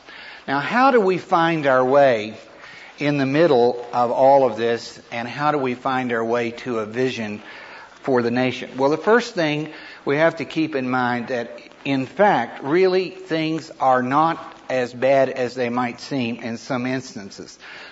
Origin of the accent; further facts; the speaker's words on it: West Virginia, United States; Well, Lauren mentioned that I'm from West Virginia